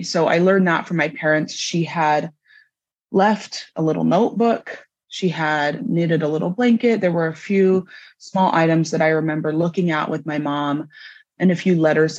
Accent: Utah, United States; as you heard, and I am from Utah.

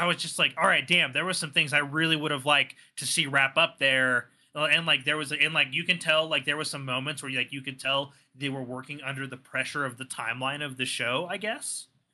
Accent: California, United States; I have vivid memories of buildings that look exactly like that where I grew up in California.

